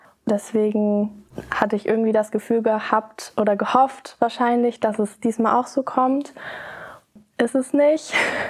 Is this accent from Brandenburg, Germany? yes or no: no; Paderborn, North Rhine-Westphalia, Germany; 18 Jahre alt und ich komme aus Paderborn.